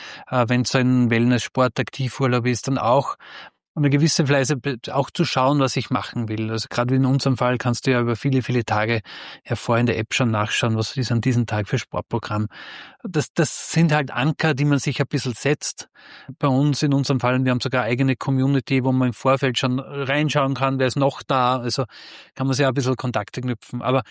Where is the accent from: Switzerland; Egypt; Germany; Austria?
Austria; ich bin eben aus Österreich